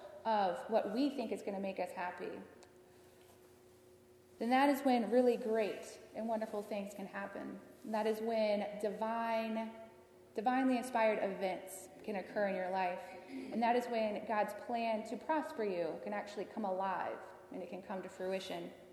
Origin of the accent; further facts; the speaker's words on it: Virginia, United States; also born or lived in South; now in Western New York, United States; As many of you know, I am from Virginia, and I have lived my entire life in the South in much warmer climates than we experience here.